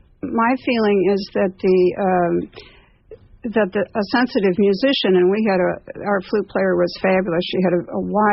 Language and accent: English; Chicago, Illinois, United States; moved away as an adult; where I lived in Chicago, I'm a Chicagoan and have been out here about 7 years.